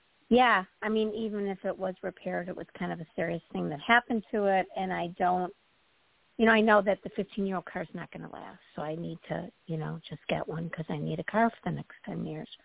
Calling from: Illinois, United States; Hi. From Midwest, Illinois.

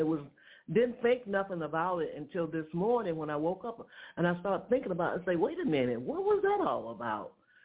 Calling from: Georgia, United States; I'm calling him from Georgia.

